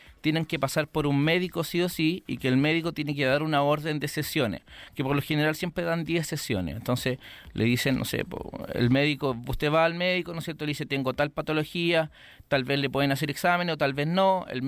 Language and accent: Spanish; San Joaquín, Santiago Metropolitan Region, Chile; Yo soy de acá de San Joaquín, de la población La Legua. Mis padres son de acá, todo, nacido y criado en La Legua también.